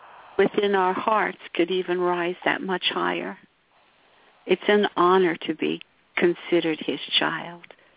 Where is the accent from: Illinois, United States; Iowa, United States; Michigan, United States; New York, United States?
New York, United States; Mastic; I'm from Mastic, New York.